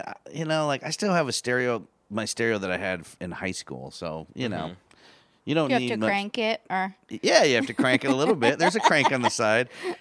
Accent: Michigan, United States; Yeah, yeah. I'm from Michigan. I think that goes hand in hand with being from the northern states.

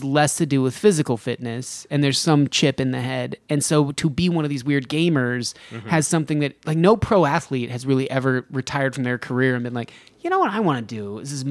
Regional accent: Reno, Nevada, United States; Reno, Nevada.

